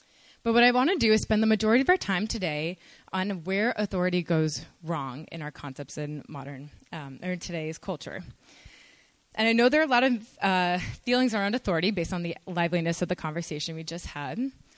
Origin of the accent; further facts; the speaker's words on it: Florida, United States; as a side note, I'm from Florida.